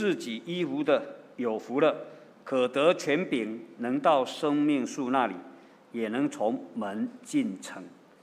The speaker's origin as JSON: {"language": "Chinese", "country": "Taiwan", "said": "他也不知道我从台湾来的"}